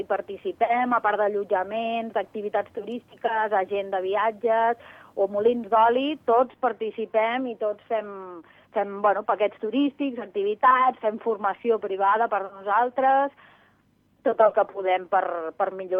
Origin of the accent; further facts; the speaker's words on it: La Floresta, Catalonia, Spain; born there; jo sóc nascuda aquí a la Floresta i els meus pares tenen la casa en propietat, que és on ara està ubicat el restaurant